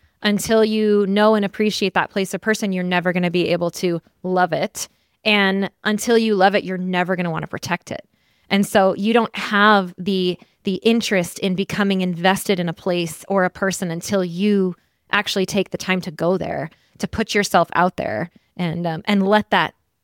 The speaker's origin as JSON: {"language": "English", "region": "Montana", "country": "United States", "said": "I'm from Montana. People actually don't know where Montana is. They're like, I say it's close to Canada"}